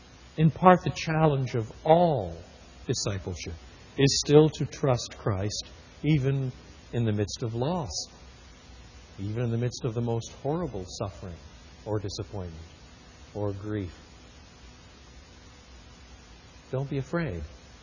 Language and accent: English; United Kingdom; I'm British. I can get away with that. My mother was born in London, and my father was born in Northern Ireland